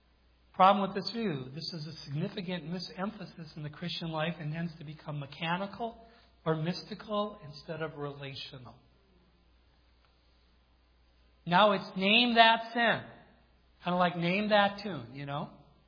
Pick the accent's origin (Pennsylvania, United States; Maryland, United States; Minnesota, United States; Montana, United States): Minnesota, United States; I'm from the Iron Range, you know, so that was just way over my head.